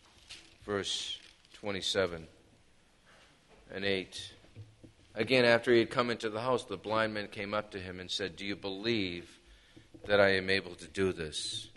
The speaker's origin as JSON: {"language": "English", "town": "Brockton", "region": "Massachusetts", "country": "United States", "tie": "born or raised there", "said": "when I grew up in, growing up in Brockton, I grew up in a tough area, and I had to learn how to fight."}